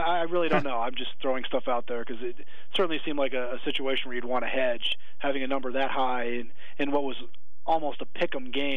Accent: East Coast, United States; I mean, I'm from the East Coast, and I believe it or not, I know a few guys back home that gamble on sports.

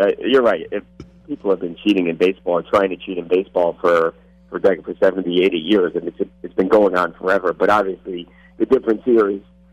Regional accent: New Jersey, United States; now in Los Angeles, United States; Yeah, I live in L.A., obviously, and I'm a Yankees fan. I'm from New Jersey. I'm from the East Coast.

